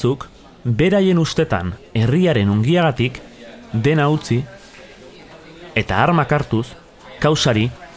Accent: Oiartzun, Basque Country, Spain; now in Barcelona, Spain; eta oiartzuarra naiz jatorriz. Duela 8 urte egin nuen martxa Bartzelonara. Horren beste maite baina nolabait itotzen induen herri honetatik. Oiartzun, 10.000 biztanle inguruko herri bada. 8 auzo osatua

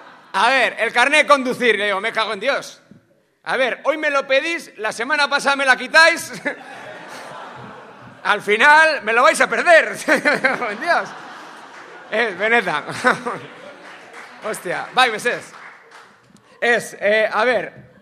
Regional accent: Basque Country, Spain; euskalduna naiz

